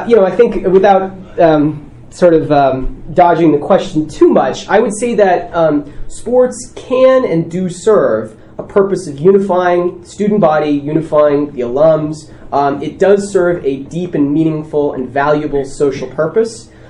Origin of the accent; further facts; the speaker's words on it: San Diego, California, United States; I'm from San Diego and our stadium's junk